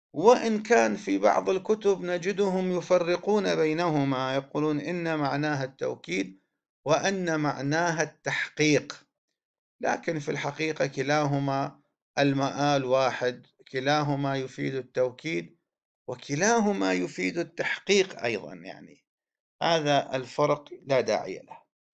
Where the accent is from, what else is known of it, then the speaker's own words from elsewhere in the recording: Iraq; accent: Iraqi; احنا في لهجتنا العامية بالعراقي